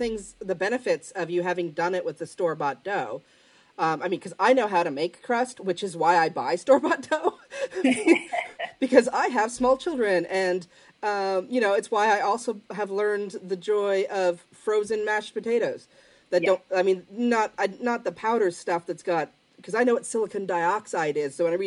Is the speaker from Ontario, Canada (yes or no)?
yes; Ontario, Canada; now in England; We have apple trees in our backyard here in England, and I still miss my Macintosh from growing up in Ontario.